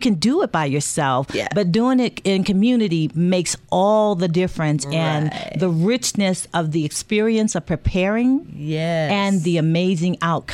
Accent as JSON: {"language": "English", "town": "New Orleans", "region": "Louisiana", "country": "United States", "tie": "born or raised there", "said": "you got to know that I am from New Orleans, born and raised. And so I know the real deal gumbo."}